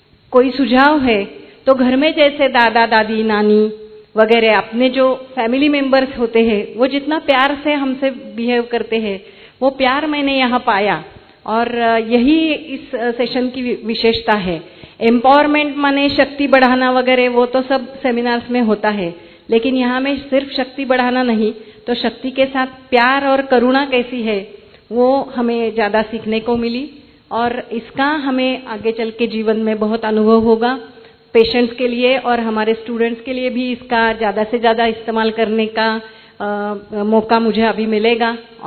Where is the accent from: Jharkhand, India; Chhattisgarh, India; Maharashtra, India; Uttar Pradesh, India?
Maharashtra, India; Pune; मैं पूना से आई हूँ